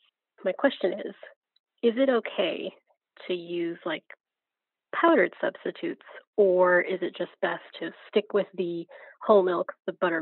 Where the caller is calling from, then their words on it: Anaheim, California, United States; I'm calling from Anaheim.